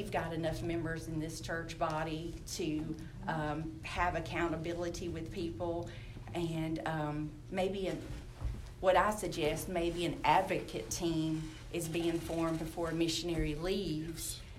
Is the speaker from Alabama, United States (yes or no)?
yes; Alexander City, Alabama, United States; And our sending church was, I'm from Alexander City, Alabama, and that's who was our sending church.